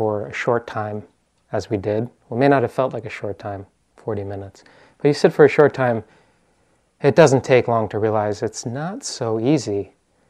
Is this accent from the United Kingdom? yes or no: no; East Coast, United States; now in Oakland, United States; I'm from the East Coast.